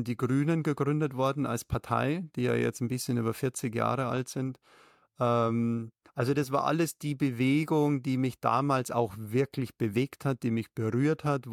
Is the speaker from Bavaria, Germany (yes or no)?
yes; Bavaria, Germany; ich komme aus Bayern und war bei der Stadt München